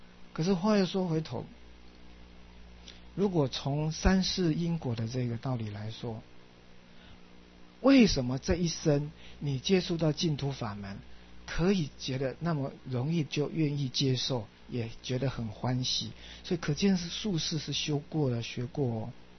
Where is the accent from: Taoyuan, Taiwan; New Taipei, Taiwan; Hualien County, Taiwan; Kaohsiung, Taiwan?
Kaohsiung, Taiwan; born there; 我是1949年高雄市出生的哈，所以我的籍贯呢啊，我的父亲呢是大陆 来到台湾的，所以我小时候这个写的籍贯都是浙江奉化